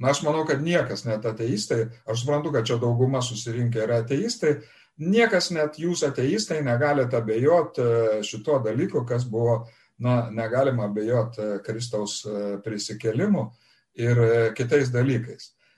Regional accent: Samogitia, Lithuania; Aš esu iš Žemaitijos, aš iš visų, jūs lietuviai patys susitvarkykit savo santykius

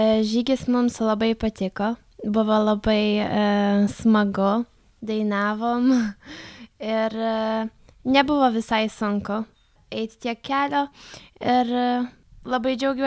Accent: Punsk, Podlaskie Voivodeship, Poland; visi labai gražiai mus priėmė, žinojo, kad mes iš Punsko ir labai gerai čia jaučiamės.

